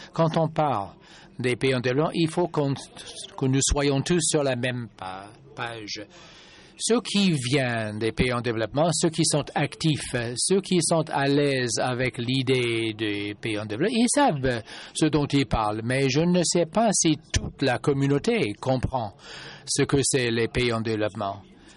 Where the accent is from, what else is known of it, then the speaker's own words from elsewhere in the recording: Benin; Je viens du Bénin.